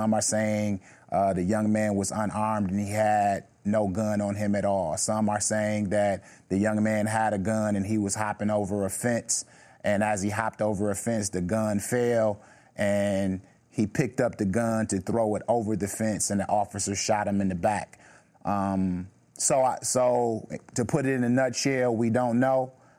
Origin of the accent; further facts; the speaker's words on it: Milwaukee, Wisconsin, United States; growing up in Milwaukee always felt like this was a place of extreme despair.